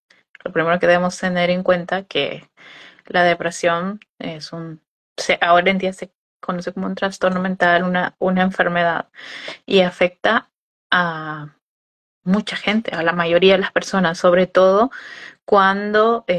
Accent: Honduras; ella emigró de Perú y yo emigré de Honduras.

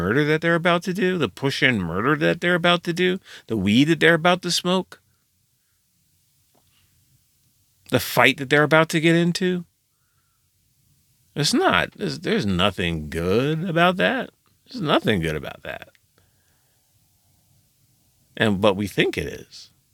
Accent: New Jersey, United States; I grew up in Jersey, and I saw all of this firsthand.

